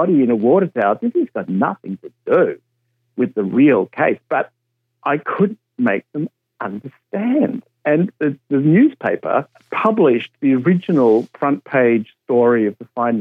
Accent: Maryborough, Australia; And I grew up in Maryborough.

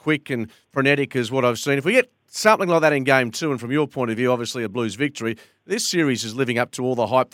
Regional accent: Queensland, Australia; I'm a Queenslander

